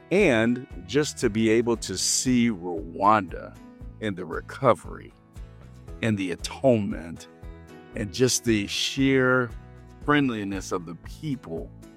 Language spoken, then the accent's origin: English; Virginia, United States; now in Houston, United States; I've been a Texas resident three times. This latest stint has been for 11 years, but I am originally from Virginia.